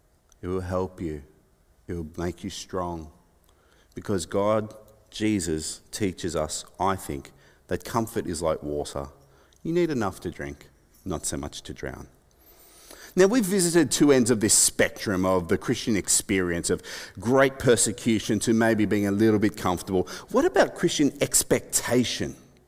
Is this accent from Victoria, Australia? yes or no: no; Sydney, New South Wales, Australia; born there; Sydney, the women's hospital. It was really great for having babies at the time in Australia